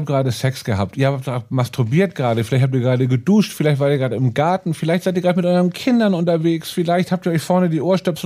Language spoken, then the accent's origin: German; Hamburg, Germany; Ich mache mir Sorgen um meine Heimatstadt.